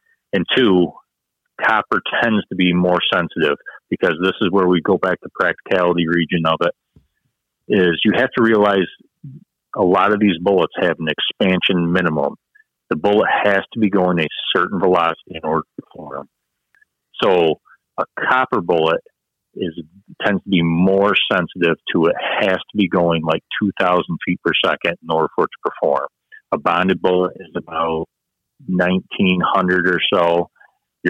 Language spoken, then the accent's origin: English; New York, United States; We're from New York.